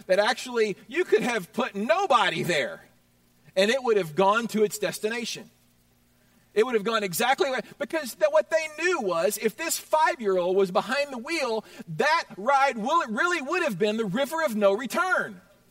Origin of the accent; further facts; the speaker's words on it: Houston, Texas, United States; I grew up in Houston, Texas.